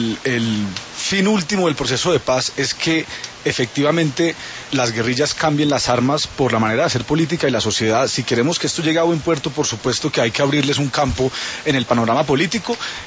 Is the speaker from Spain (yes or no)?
no; Colombia; Somos todos los colombianos que llevamos viviendo cuántos años en un conflicto